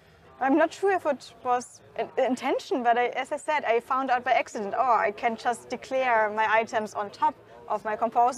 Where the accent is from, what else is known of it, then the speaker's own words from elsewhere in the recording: Munich, Bavaria, Germany; English is a second language; Hi, I'm from Munich.